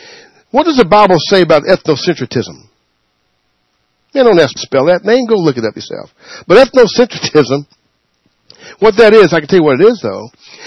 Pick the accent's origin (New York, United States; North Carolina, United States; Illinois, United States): North Carolina, United States; West Jefferson; also born or lived in Mount Airy; I was born in a small town called West Jefferson, North Carolina. That's my hometown. 1960s, we're so secluded that when they had the big snow in 63, they had to helicopter food into the town.